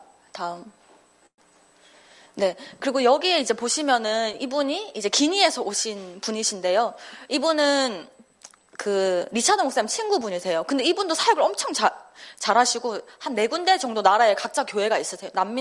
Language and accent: Korean; South Korea; also born or lived in Philippines / United States / China; 여러 가지 영향을 많이 받고 뭐 요만큼의 이제 필리핀, 요만큼의 미국, 요만큼의 중국의 영향을 받았지만 그래도 메인이 이제 한국 사람이다 보니